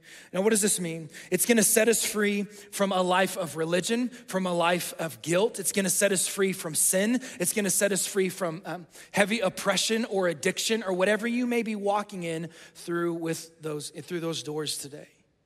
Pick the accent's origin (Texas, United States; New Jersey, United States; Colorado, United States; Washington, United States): Texas, United States; It's not the Broncos. I'm from Texas.